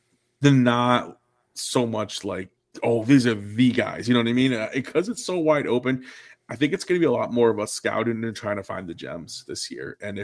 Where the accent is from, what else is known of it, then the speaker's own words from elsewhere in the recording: New York, United States; I grew up in Western New York, but wasn't a Bills fan, but I still hate the Patriots. I hate everything Boston.